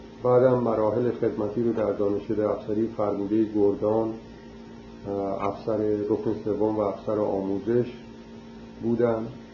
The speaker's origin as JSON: {"language": "Persian", "region": "Kerman", "country": "Iran", "tie": "born or raised there", "also_born_or_lived": "Tehran", "moved": "as an adult", "said": "در سال 1304 در کرمان متولد شدم. در خانواده مرفعی هم به اصطلاح تعلیم و تربیت پیدا کردم."}